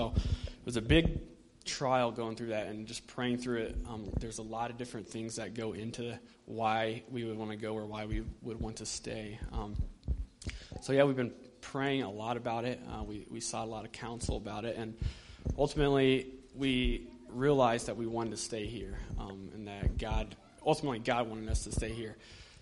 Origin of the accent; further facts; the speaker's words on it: Texas, United States; moved away; As most of you know, I'm from Texas, and I've kind of had a heart for Texas really since I left years ago.